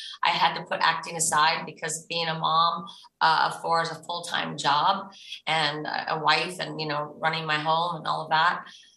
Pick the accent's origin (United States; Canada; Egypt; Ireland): Ireland; No, I am. I'm like 100% Irish.